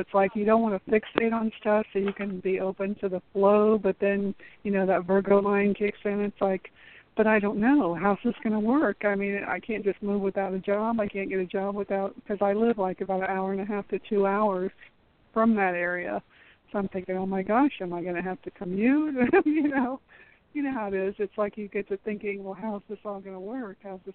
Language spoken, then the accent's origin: English; Ohio, United States; Actually, I was born in Ohio, but I didn't live in Cincinnati.